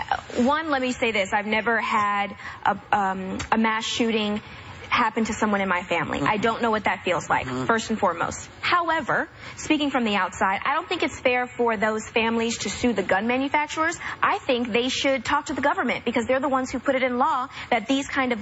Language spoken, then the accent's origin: English; the South, United States; Because I'm from the South, and I learned how to shoot guns when I was younger, and it's just a part of my life.